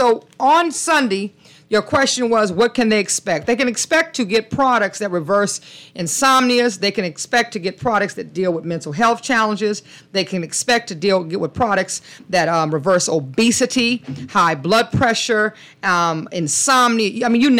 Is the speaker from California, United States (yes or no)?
no; Houston, Texas, United States; And we are all from Houston, Texas, where the company, the headquarters, is based out of Houston, Texas